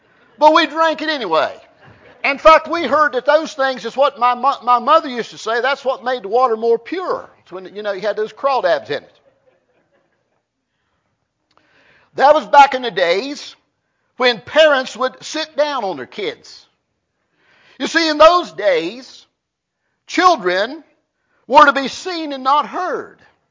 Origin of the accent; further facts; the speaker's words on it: Clifftop, West Virginia, United States; also born or lived in Smokeless Hollow; I was born in Fayette County, West Virginia. It was 1898. was a coal mining camp. I have people giving me a funny look today every time I tell them that I'm from Clifftop.